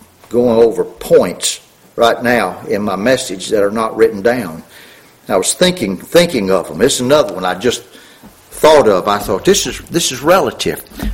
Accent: Louisiana, United States; We growing up in Louisiana, and we had hogs.

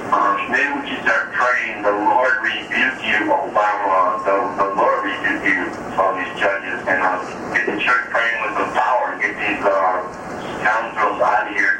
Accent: Massachusetts, United States; Massachusetts.

